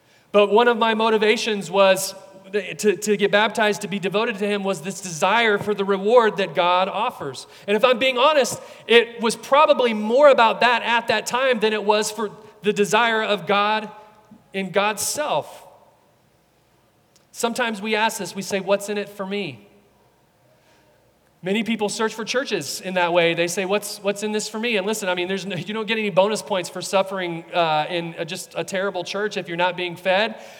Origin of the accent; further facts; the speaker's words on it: Texas, United States; Let me use an example from my home state of Texas, Bluebell ice cream.